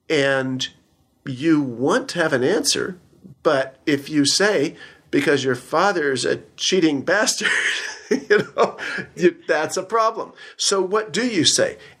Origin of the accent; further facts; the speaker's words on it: Midwest, United States; And I'm from the Midwest originally, so I spent the first, few decades of my life walking on solid ground.